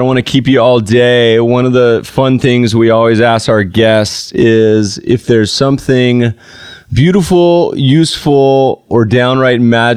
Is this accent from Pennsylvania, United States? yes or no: no; North Carolina, United States; I grew up partially in North Carolina, and we grew up going to a lot of these redneck beaches, and I can say that because I'm Southern, I'm part redneck